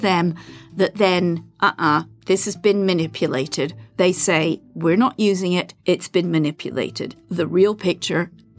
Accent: United Kingdom; I'm British.

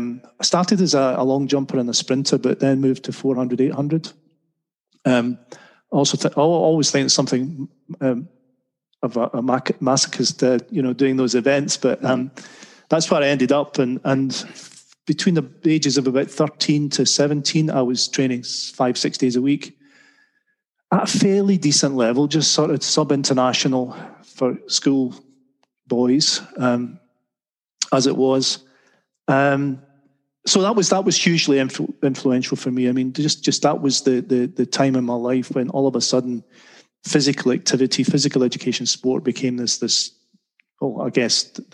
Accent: Motherwell, Scotland, United Kingdom; born there; I was born in Scotland, in the west of Scotland, in a place called Motherwell, which had once been part of the Lanarkshire coal fields.

